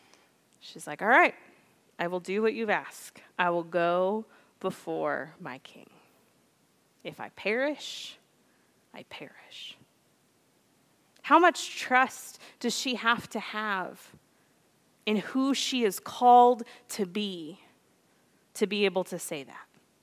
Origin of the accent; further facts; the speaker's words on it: Lexington, Kentucky, United States; I'm an American, I'm a Lexingtonian by heart, right?